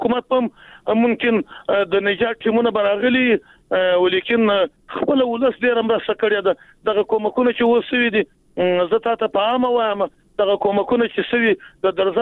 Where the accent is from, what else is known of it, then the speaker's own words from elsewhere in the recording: Jowzjan, Afghanistan; موږ خو د جوزجان د ولایت یو